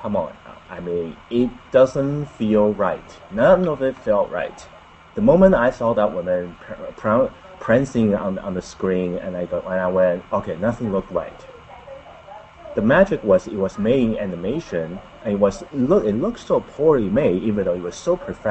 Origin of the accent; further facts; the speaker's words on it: United States; An American. And I am American.